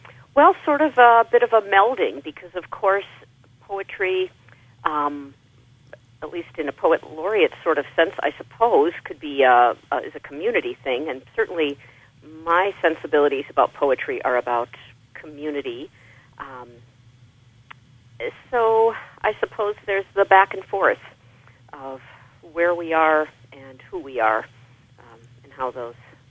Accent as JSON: {"language": "English", "town": "Duluth", "region": "Minnesota", "country": "United States"}